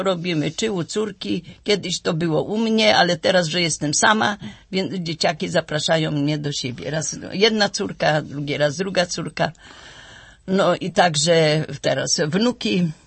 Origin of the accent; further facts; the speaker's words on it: Sulęczyn, Pomeranian Voivodeship, Poland; born there; also born or lived in Lębork; mając 18 lat, urodziłam się w Sulęczynie, powiat kartuski. Wyprowadziłam się w 1947 roku do Lęborka, dokładnie 8 grudnia.